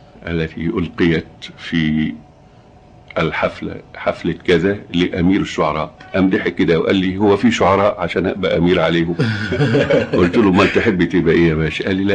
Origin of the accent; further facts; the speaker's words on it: Egypt; وأنا بعتقد بأني أنا في بلدي وحاسس بهذا، مش مجرد اعتقاد، احساس فعلا باني انا لم اخرج من مصر.